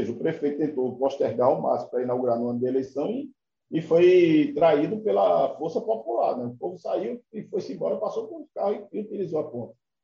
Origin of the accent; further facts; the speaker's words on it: Paulista, Pernambuco, Brazil; eu falei de um exemplo daqui da minha terra, Jangamaica, né? Janga de Paulista